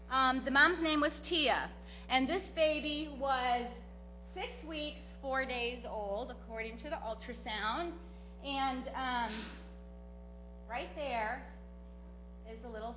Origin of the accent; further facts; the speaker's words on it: St. Louis, Missouri, United States; There were about seven of us nurses who took the course, and just two of us were from out of town. I was from St. Louis, and we had someone from Chicago.